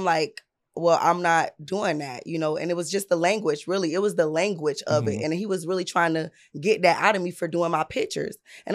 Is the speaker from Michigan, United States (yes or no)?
no; St. Petersburg, Florida, United States; But I'm from St. Pete, born and raised.